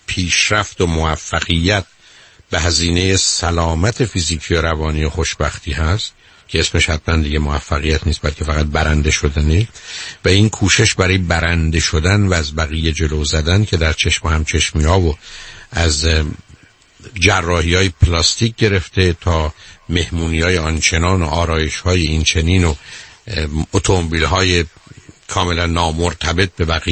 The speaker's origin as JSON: {"language": "Persian", "country": "Iran", "tie": "born or raised there", "said": "در یه جامعهی مانند ایران و در یه محیط تربیتی مانند ایران رو بنده میدونم به صورت بمباران رو سرمون دارن میریزم، چون خود منم توی همچی جامعهی بزرگ شدم"}